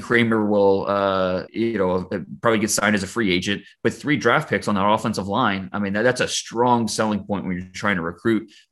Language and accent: English; Ohio, United States; Well, growing up in Northeast Ohio, when the Browns came back in 1999, something clicked for me